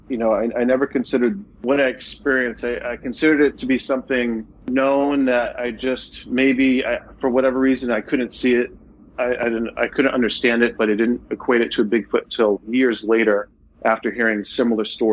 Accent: Leominster, Massachusetts, United States; using apples from Leominster, my hometown where Mossland resides, which is the birthplace of Johnny Appleseed.

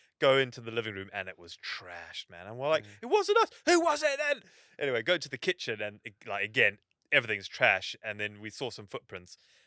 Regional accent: South Africa; even though I grew up in Africa, I'm not cool with that.

